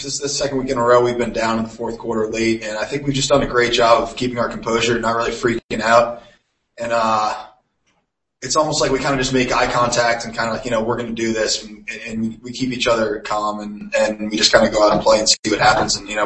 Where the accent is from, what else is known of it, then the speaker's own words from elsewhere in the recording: Massachusetts, United States; number two, I'm a senior midfielder from Western Massachusetts, and I went